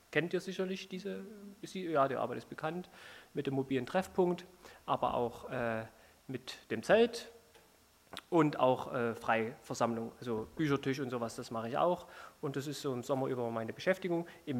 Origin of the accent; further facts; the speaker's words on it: Saxony, Germany; Ja, Erzgebirge, das ist in Sachsen. Also ich bin in Sachsen geboren und da auch aufgewachsen, in der Nähe von Freiberg. Das ist zwischen Chemnitz und Dresden.